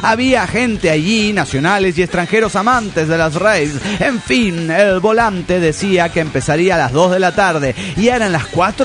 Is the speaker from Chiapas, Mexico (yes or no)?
no; Nezahualcóyotl, State of Mexico, Mexico; now in Toluca, Mexico; de Netzahualcoyotl, todo ahora en Toluca, México.